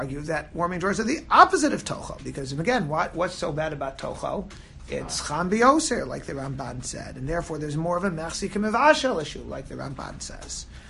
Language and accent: English; Silver Spring, Maryland, United States; I'm from Silver Spring, so I'm not from Kamil